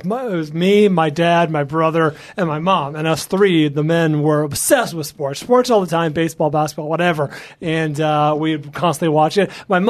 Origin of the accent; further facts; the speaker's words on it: California, United States; I grew up in the Bay Area